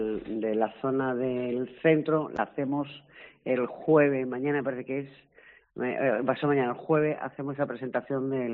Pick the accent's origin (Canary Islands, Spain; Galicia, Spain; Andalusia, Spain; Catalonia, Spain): Andalusia, Spain; Málaga; como todos sabemos, los que somos de Málaga lo sabemos